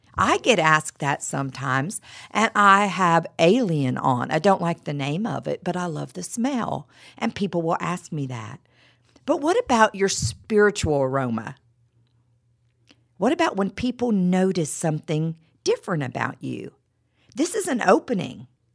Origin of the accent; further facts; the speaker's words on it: West Virginia, United States; moved away as an adult; we grew up in West Virginia, not a very religious part of the country. We didn't go to church.